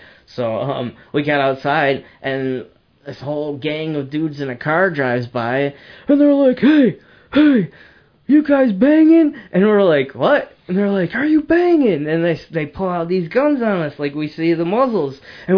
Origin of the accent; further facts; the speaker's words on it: New York, United States; We're in the middle of Tulsa. We're from New York.